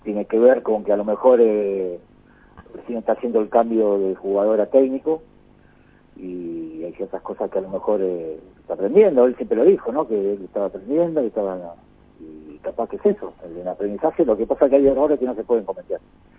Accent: Avellaneda, Buenos Aires Province, Argentina; yo soy de Avellaneda, 30 años, soy simpatizante independiente

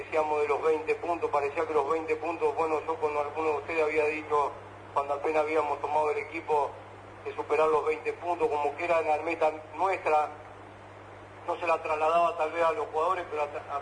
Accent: Santa Fe, Argentina; soy de Santa Fe, quiero caminar tranquilo por la ciudad

